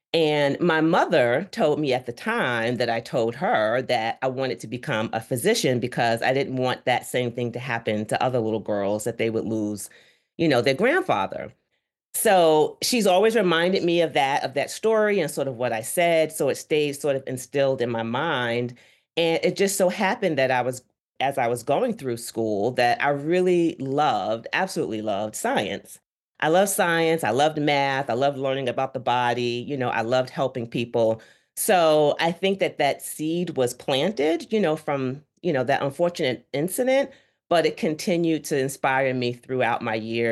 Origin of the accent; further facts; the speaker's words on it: Brooklyn, New York, United States; But growing up in Brooklyn, New York, I lived with my grandparents.